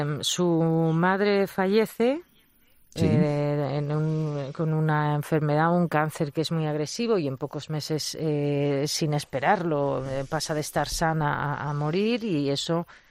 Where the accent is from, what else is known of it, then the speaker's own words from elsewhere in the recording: Community of Madrid, Spain; Yo tengo 56 años, para las personas de mi generación, pues todos sabíamos, yo soy madrileña